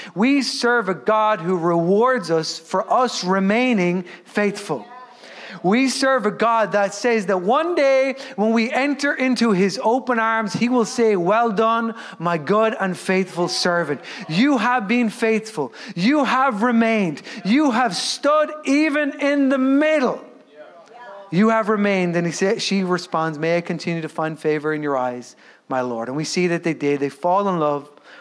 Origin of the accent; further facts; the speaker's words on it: Ireland; And what we believe as Irish people, one of the greatest miracles ever, is that she stayed with her mother-in-law.